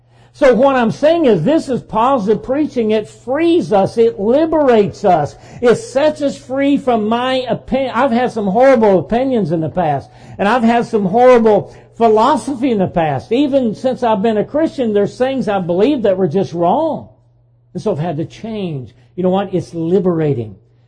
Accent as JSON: {"language": "English", "region": "the South", "country": "United States", "said": "And I've heard Southerners say, and I am a Southerner, and I've heard Southerners say"}